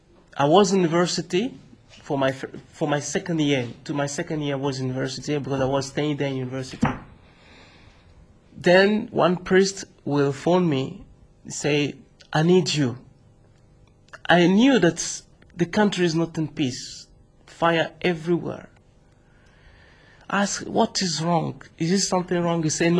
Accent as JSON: {"language": "English", "country": "DR Congo", "said": "I'm from Congo, Republic Democratic of Congo. I was born on 1st of June 1975, and I was a student in my country."}